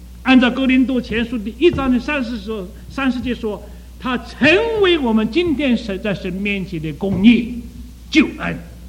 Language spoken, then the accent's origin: Chinese; China; 我们中国人去了以后就把他抢了一两个过来了